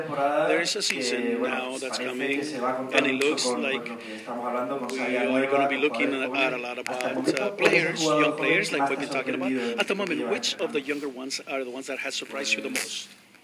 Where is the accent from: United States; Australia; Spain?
Spain; Andalusia; English is a second language; he's also close to my hometown in Andalus